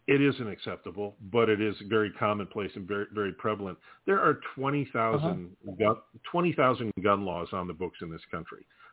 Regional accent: Minneapolis, Minnesota, United States; I mean, I grew up in Minneapolis.

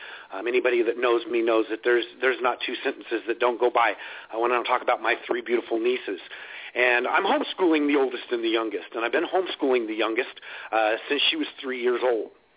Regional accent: California, United States; I tell you, I come from California, where we depend on the migrant workers.

